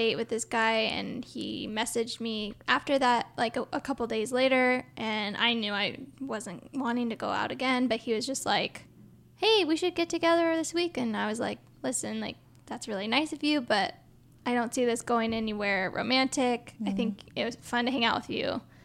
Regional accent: Colorado, United States; I grew up in Colorado, and for me, that was like a triggering thing to see.

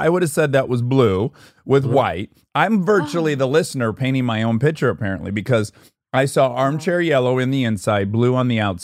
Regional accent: Milford, Michigan, United States; where are you from? Milford. Forget that. That's a half-hour conversation. Where are you from? Detroit. Great.

